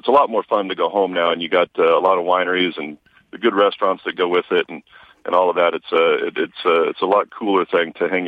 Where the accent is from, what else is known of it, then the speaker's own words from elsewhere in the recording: Walla Walla, Washington, United States; I grew up in Walla Walla. That's where I was born, or not born, but that's where I was raised.